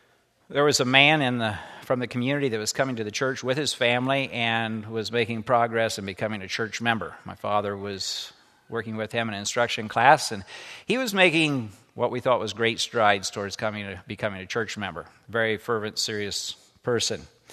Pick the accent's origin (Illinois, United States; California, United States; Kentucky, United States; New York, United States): Kentucky, United States; born there; I was born in Kentucky, but moved. We finally moved back to the home community about when I was 3 months old.